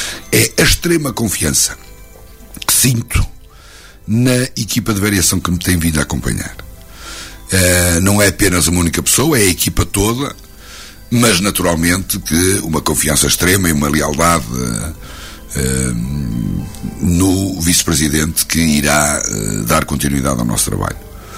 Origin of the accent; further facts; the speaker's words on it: Ovar, Aveiro, Portugal; a minha terra e as minhas pessoas, as nossas gentes, no meu coração, e tudo farei para ajudar este grande município que é o município de Ovar, a quem eu tudo devo